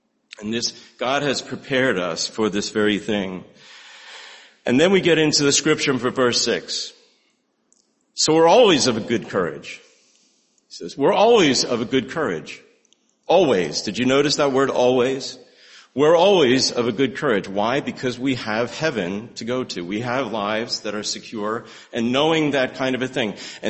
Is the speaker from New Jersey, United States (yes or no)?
yes; New Jersey, United States; I can tell you because I grew up in New Jersey